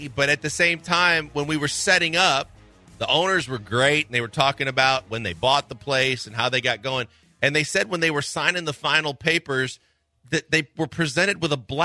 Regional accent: Wisconsin, United States; Yes, I'm pulling for the Bucks. Yes, it's my hometown team.

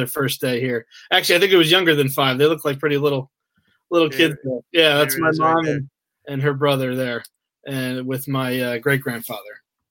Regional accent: Kingwood Township, New Jersey, United States; So, I was born and raised in Hunterdon County, New Jersey. I'm in Kingwood Township, which is outside of Frenchtown, New Jersey. Born and raised here.

